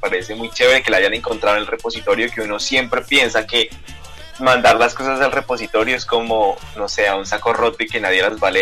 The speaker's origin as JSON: {"language": "Spanish", "town": "Cali", "region": "Valle del Cauca", "country": "Colombia", "said": "yo soy de Cali"}